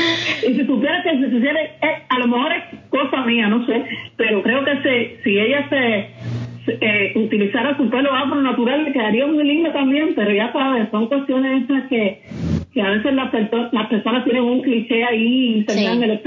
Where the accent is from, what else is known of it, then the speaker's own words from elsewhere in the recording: Santiago de Cuba, Cuba; now in Havana, Cuba; yo soy de Santiago de Cuba y vivo aquí en La Habana.